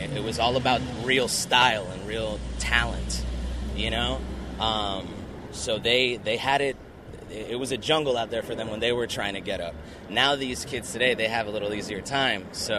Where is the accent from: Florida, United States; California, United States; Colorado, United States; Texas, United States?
Florida, United States; Miami; So growing up in Miami, I had a very close friend of mine who was into writing